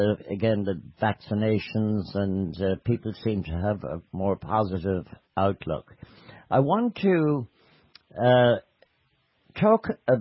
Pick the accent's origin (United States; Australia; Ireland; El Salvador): Ireland; And that's, again, is something that I think as Irish people we're better at.